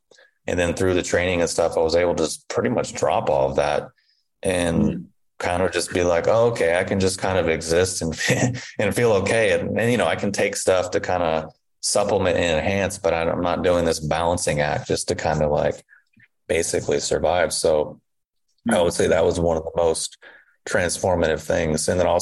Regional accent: Indiana, United States; also born or lived in Kentucky; at least where I grew up in Indiana and in Kentucky

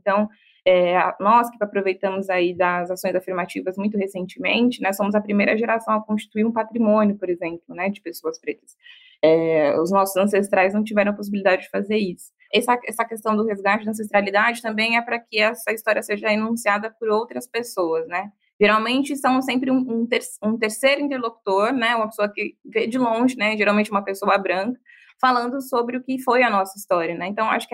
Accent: Bahia, Brazil; sou baiana, sou mulher preta.

